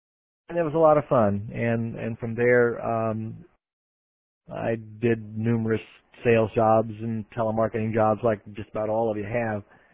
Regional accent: Dayton, Ohio, United States; now in St. Petersburg, United States; Well, Lou, I'm originally from Dayton, Ohio, and good evening to everyone.

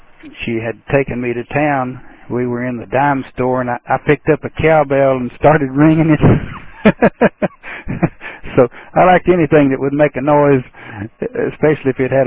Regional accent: Athens, Tennessee, United States; Yes, I was born in Athens, Tennessee, and that's where I've lived for the majority of my life.

